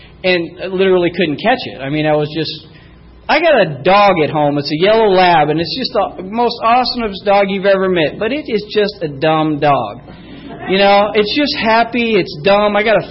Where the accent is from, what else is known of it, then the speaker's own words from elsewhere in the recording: La Mesa, California, United States; I grew up right here in La Mesa.